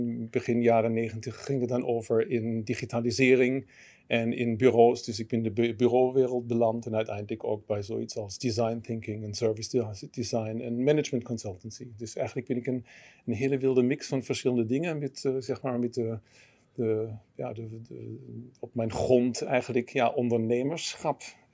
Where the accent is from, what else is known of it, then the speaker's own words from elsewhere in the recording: southern Germany, Germany; now in Nijmegen, Netherlands; ben geboren en getogen in Duitsland, in Zuid-Duitsland. Sinds 20 jaar, nee, meer dan 20 jaar in Nederland, woon in Nijmegen.